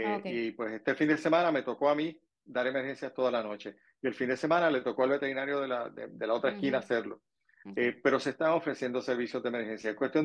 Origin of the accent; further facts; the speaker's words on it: Manatí, Puerto Rico; Contento de que un compueblano, pues, soy de Manatí.